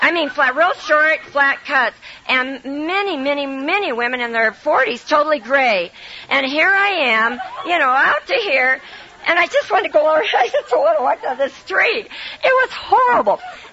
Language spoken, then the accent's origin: English; California, United States; I'm a Californian and all this. And we can get by with a lot if you are from California because they think we're kind of crazy anyhow.